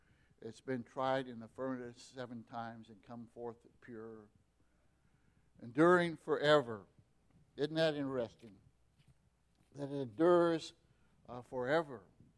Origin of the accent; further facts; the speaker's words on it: Oregon, United States; I grew up in Oregon.